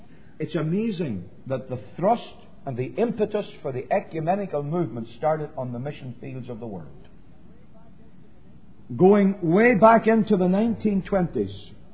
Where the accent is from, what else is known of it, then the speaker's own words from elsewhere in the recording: Belfast, Northern Ireland, United Kingdom; When I was growing up in Belfast, our people right next door, some of our best friends, Roman Catholics. When we married and moved to Ballymoney, right next door, one of the leading Roman Catholic families in the town.